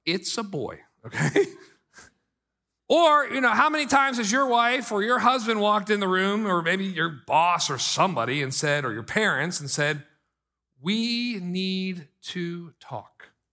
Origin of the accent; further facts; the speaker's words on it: Pennsylvania, United States; I grew up in Pennsylvania. There's a place called Butner, though, okay?